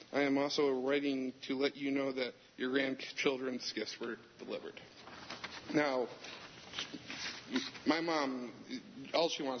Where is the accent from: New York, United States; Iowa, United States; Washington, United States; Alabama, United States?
New York, United States; Groton; Oh, I'm from Groton, New York.